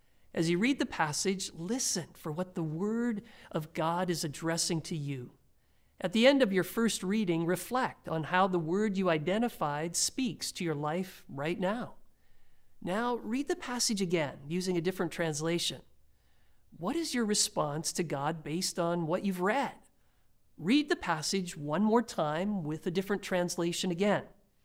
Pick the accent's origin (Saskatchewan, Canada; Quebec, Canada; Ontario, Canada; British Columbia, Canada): Saskatchewan, Canada; I want to tell you a story about someone I grew up with in Carrenport, Saskatchewan.